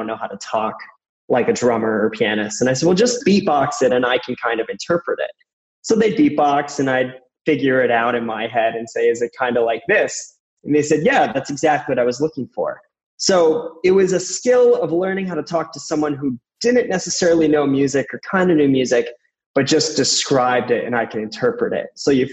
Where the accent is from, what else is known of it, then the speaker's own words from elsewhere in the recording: Rhode Island, United States; Whenever Houdini would come into New England, well, I'm from Rhode Island